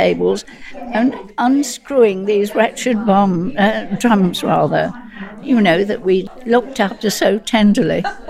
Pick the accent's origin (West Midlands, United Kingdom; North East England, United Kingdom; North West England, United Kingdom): North West England, United Kingdom; now in London, United Kingdom; Lancashire.